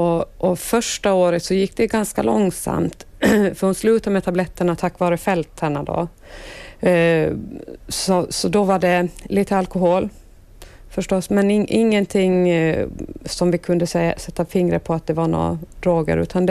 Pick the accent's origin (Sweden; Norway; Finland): Finland; Åland; När vi kommer från Åland så det var ett blandmissbruk.